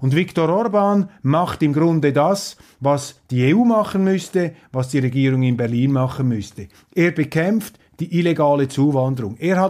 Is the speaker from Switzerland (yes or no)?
yes; Switzerland; für mich als Schweizer